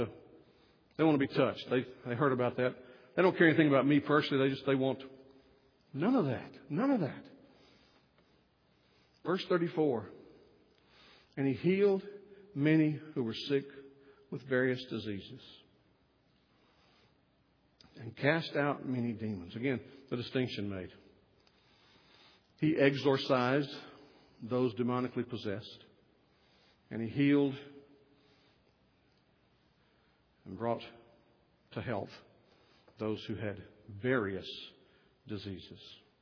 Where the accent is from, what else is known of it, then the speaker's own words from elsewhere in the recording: Texas, United States; When we were growing up in Southeast Texas